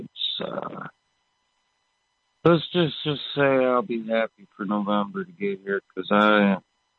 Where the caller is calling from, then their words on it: Michigan, United States; I'm calling from Rhineon, Michigan.